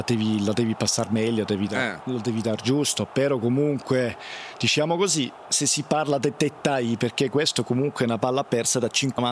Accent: Switzerland; No, certo, ma io visto che sono svizzero, prendo

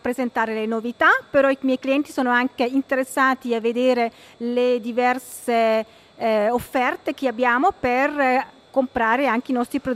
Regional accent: German-speaking Switzerland, Switzerland; perché io sono cresciuta nella Svizzera tedesca

